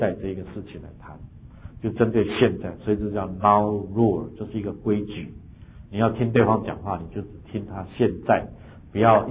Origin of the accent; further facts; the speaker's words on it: China; 那这我们中国人特别要学，就是直接正面